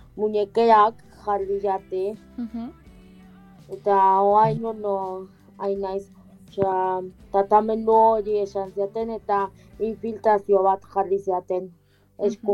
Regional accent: Legazpi, Basque Country, Spain; also born or lived in Poland; Poloniak jaio nintzen, baina 3 urterekin Legazpira etorri nintzen bizitzera.

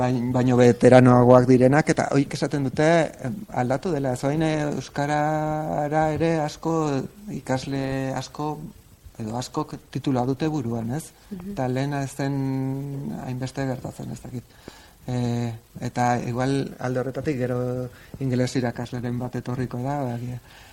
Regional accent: Balearic Islands, Spain; Basque is a second language; now in Altsasu, Spain; Mallorcakoa naiz, sorte hori daukat, bai, eta aspaldi etorri nintzen honia, bizitzera, 80, puf, 18an. Altsasura.

